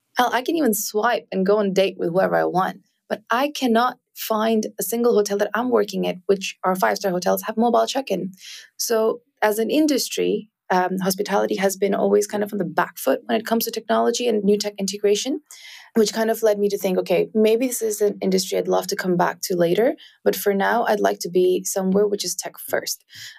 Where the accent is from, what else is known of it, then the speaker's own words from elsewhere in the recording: India; I'm South Asian. I was born and raised in India.